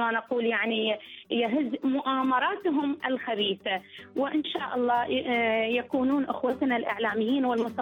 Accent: Iraq; من العراق.

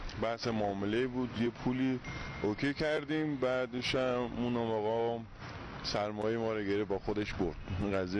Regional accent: Nowshahr, Mazandaran, Iran; من خطه سرسبز شمال

